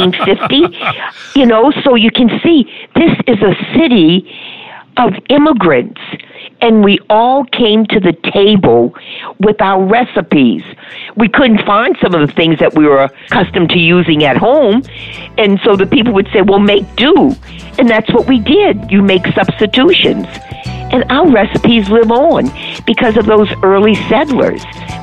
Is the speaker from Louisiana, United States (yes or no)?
yes; New Orleans, Louisiana, United States; accent: New Orleans; if I can say it correctly with my New Orleans accent